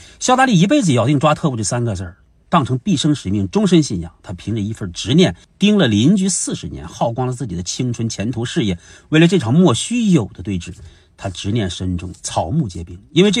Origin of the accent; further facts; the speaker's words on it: Beijing, China; 我是在北京胡同长大的，我奶奶当年就在胡同里卖冰棍儿。